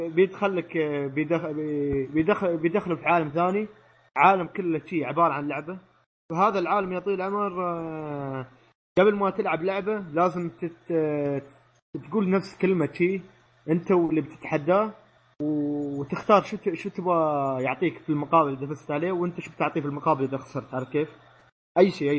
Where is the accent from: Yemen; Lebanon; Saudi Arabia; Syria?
Syria; بالنسبه لي انا سوري ما ادري